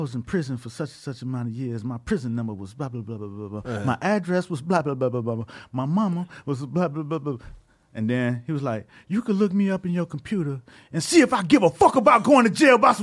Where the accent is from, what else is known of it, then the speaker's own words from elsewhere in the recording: Miami, Florida, United States; And then, of course, I'm from Miami, so I was like, yo, let's put … on because they was in Tallahassee when I was out there.